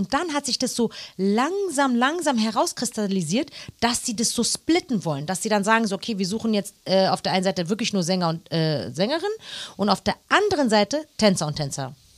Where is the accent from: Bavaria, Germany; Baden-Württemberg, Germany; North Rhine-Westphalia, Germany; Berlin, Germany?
Berlin, Germany; ich komme aus Berlin